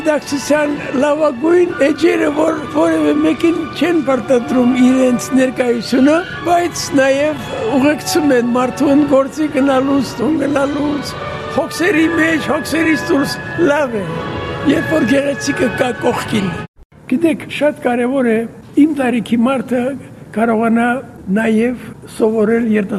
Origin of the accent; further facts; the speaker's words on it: Artik, Shirak, Armenia; also born or lived in Beirut, Lebanon; Ես Բեյրութ եմ ծնվել, 47-ի որեկանք Արտիկում տեղավորվեցինք և այդ տարիները ես սիրով եմ հիշում Արտիկը, մեր տունը, մեր ընտանիքը։